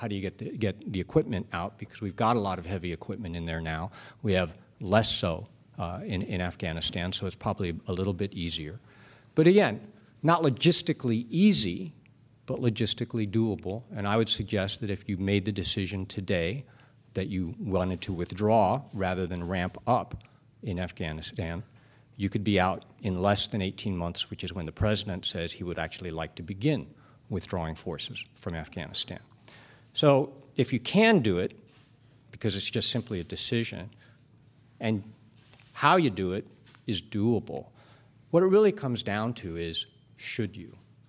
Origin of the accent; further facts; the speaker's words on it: California, United States; I am Californian by birthright, Northern California specifically